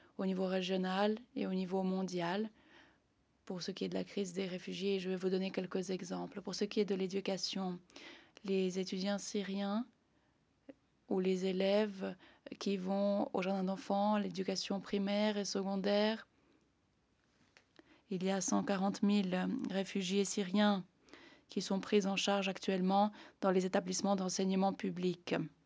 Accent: Jordan; étant donné que je viens de la Jordanie, le pays qui accueille le plus grand nombre de réfugiés de par le monde

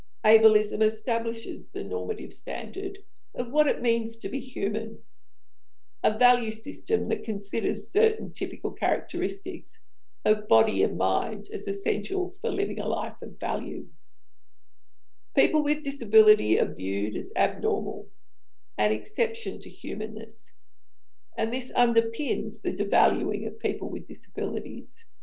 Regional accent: Australia; from Australia, the land of the Dreamtime.

